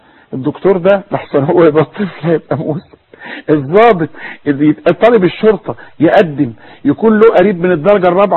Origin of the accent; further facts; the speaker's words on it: Egypt; احنا عندنا في مصر اتخلع كده زي ما يكون زرار ساقط